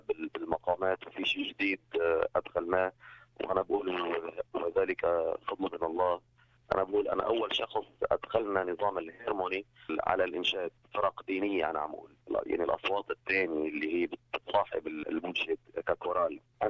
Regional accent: Lebanon; now in Australia; حقيقة هو أنا لبناني طبعا

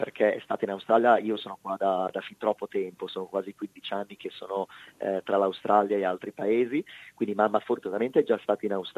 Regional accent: Milan, Lombardy, Italy; io sono di Milano

